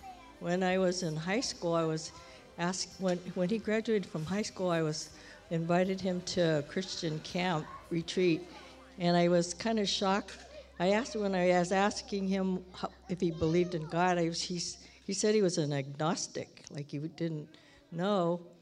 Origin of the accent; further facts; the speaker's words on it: Long Beach, California, United States; So I think because of that, okay, so where I grew up in Long Beach, and across the street from our house was a Baptist church.